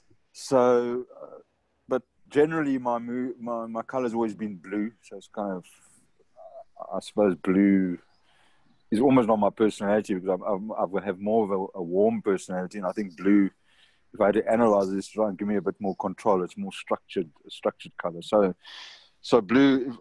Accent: Karoo, South Africa; I come from the Karoo, so we used to live off rusks.

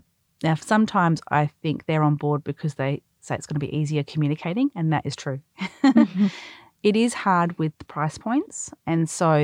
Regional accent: Adelaide, South Australia, Australia; now in Melbourne, Australia; I love, and I'm not from Melbourne originally, I'm from Adelaide.

